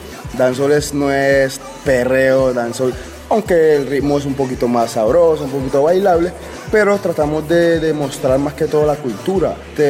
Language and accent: Spanish; San Andrés, San Andrés, Providencia and Santa Catalina, Colombia; Acá en San Andrés también hacemos dancehall. Nosotros también somos caribeños, entonces acogimos ese ritmo.